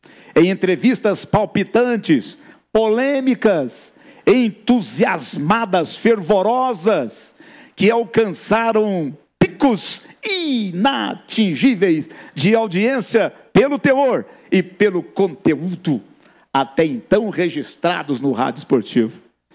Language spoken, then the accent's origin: Portuguese; Araguari, Minas Gerais, Brazil; honrado com a deferência que acabo de ser distinguido pela Câmara Municipal de Vereadores de Araguari. Minha terra, meu solo, meu brasão, meu torrão.